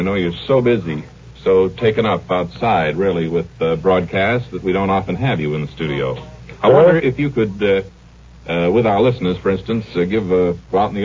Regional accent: Altoona, Pennsylvania, United States; Altoona, Pennsylvania.

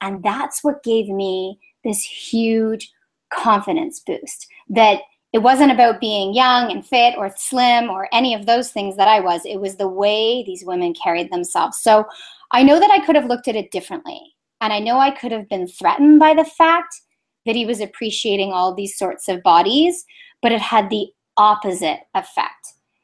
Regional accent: Toronto, Ontario, Canada; I grew up in Toronto, Canada, which isn't exactly known for its beaches

